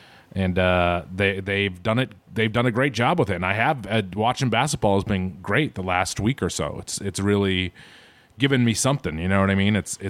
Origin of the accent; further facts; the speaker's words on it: Boston, Massachusetts, United States; I am from Boston, which, as we all know, is Bean Town, where we love beans there. It's a Boston thing.